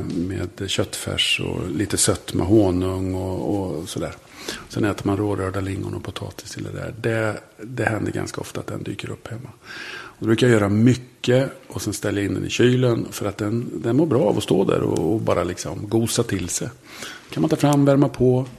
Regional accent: Degerfors, Örebro County, Sweden; Jag är från Degerfors och det är en arbetarkommun. Så att det är rött.

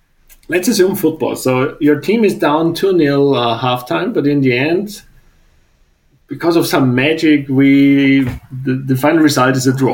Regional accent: Austria; English is a second language; I grew up in Austria, studied also in Austria

